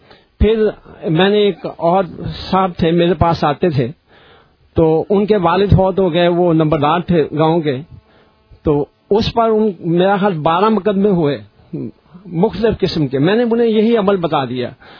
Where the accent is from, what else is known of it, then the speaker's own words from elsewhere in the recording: Jahanian Mandi, Punjab, Pakistan; میرا تعلق جھانیا منڈی سے ہے